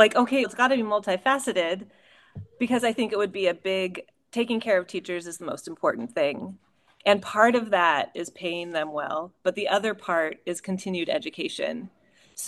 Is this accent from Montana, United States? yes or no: no; Modesto, California, United States; I grew up in Modesto, and my dad's in ag, and so the taqueria feels really comfortable to me.